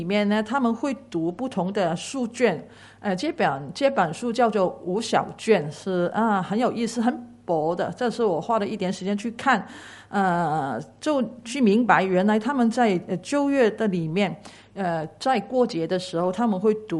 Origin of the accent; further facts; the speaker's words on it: Hong Kong